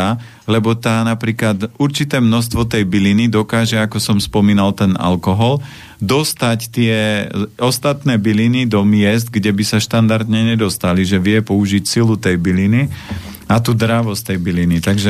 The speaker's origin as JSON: {"language": "Slovak", "region": "Žilina Region", "country": "Slovakia", "said": "ja pochádzam z Oravy"}